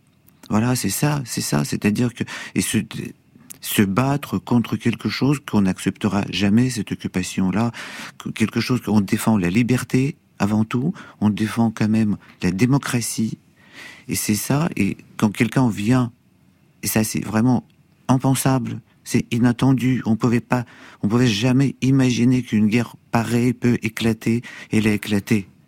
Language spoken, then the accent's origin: French; Kharkiv, Kharkiv Oblast, Ukraine; Moi, je suis né là-bas. Et donc, j'ai fait mes études là-bas aussi, à l'école et tout.